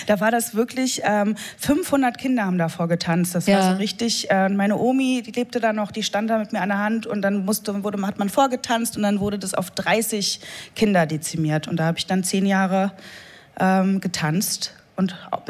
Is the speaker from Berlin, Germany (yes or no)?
yes; Berlin, Germany; Ganz genau, ich bin aus Hermsdorf-Reinickendorf, das ist ganz toll im Norden Berlins.